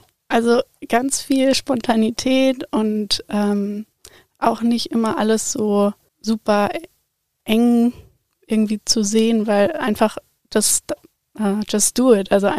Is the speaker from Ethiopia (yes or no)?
yes; Ethiopia; Ich bin in Äthiopien aufgewachsen